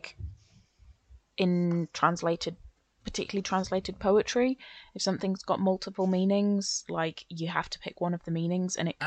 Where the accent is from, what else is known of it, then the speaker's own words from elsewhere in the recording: England, United Kingdom; I want to clarify, because we're from England